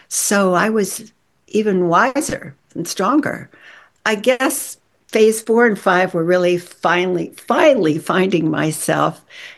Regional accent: Wilmington, Delaware, United States; I said, I'm from Wilmington, Delaware.

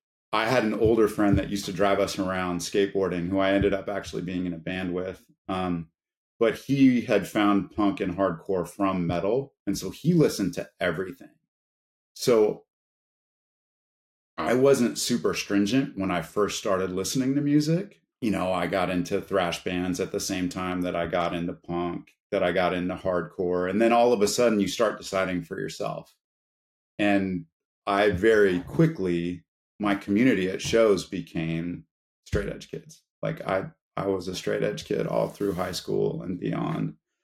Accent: Long Beach, California, United States; I grew up in Long Beach, California. And so skateboarding was kind of a natural thing to get into.

